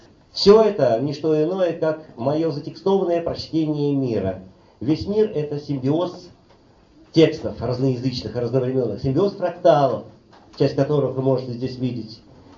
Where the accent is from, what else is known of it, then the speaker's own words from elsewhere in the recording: Moscow, Russia; Я сам, в общем-то, из этих краев, как говорят белорусы, тутейший. Родился я и до сих пор живу здесь, считайте, через речку, в Николо-Переверинской слободе. Ныне это Люблино Печатники. Вот. Один из самых сталкерских районов Москвы.